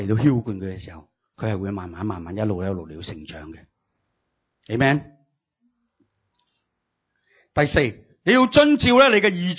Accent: Hong Kong; 我哋香港人成日都讲，系咪？

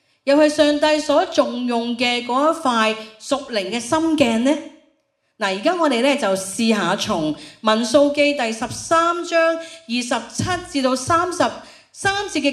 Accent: Hong Kong; 我哋喺香港住咗几十年，我喺香港出世，真係冇遇过咩叫疫情。

